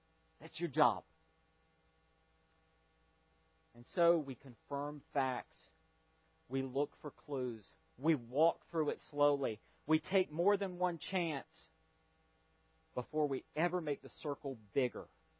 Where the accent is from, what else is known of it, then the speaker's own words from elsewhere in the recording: Ireland; No insults to Germans. I know I'm Irish.